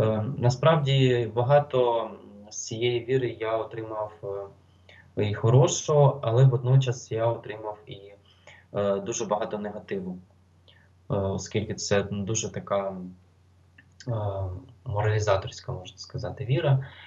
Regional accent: Nikopol, Dnipropetrovsk Oblast, Ukraine; born there; Я народився у Нікополі у 94-му році. Це невелике постіндустріальне містечко. Воно знаходиться на, як би мовити, на околицях Дніпровської області вже.

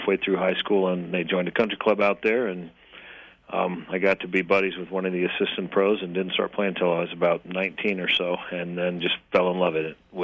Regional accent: Boulder, Colorado, United States; So I am a Colorado native. I was born and raised in Boulder, but with rural roots.

